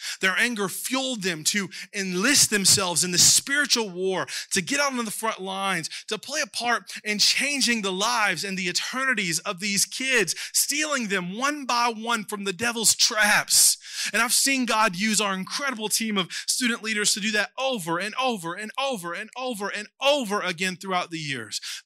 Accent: Georgia, United States; Back in my hometown in South Georgia, it was such a little redneck town. It was so redneck.

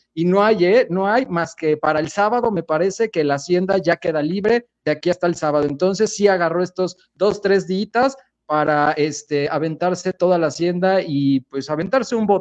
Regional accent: Morelos, Mexico; Fue en Tequesquitengo, Morelos, señores. Aquí, muy cerca, en mi pueblo.

